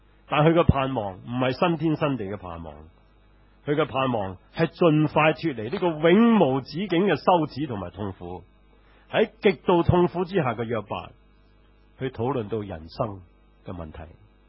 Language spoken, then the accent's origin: Cantonese; China; 希列文的宗字是解 telos 是跟我们中国人的宗字是完全不同的。